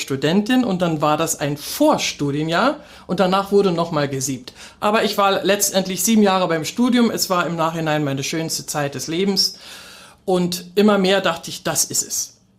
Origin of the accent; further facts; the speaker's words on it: Berlin, Germany; ich als echte Berlinerin